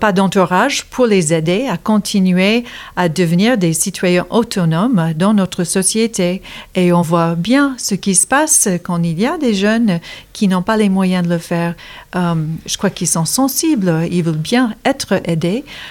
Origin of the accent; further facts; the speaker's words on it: East Coast, United States; French is a second language; En tant qu'Américaine, je vois ce qui se passe à la côte Est. J'ai vu ma ville familiale être... grignoté par des lotissements